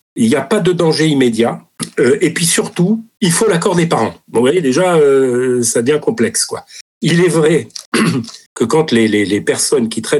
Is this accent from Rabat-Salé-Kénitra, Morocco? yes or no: yes; Rabat, Rabat-Salé-Kénitra, Morocco; now in Saint-Germain-en-Laye, France; Non, moi j'ai grandi au Maroc. Et puis je suis arrivé après à Tours, et puis après à Montreuil, et puis après du côté de Saint-Germain-en-Laye.